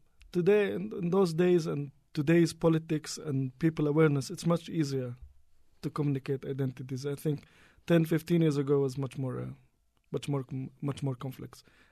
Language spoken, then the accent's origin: English; Haifa, Haifa District, Israel; growing up in Haifa, the term of being Palestinian in Israel is quite complicated.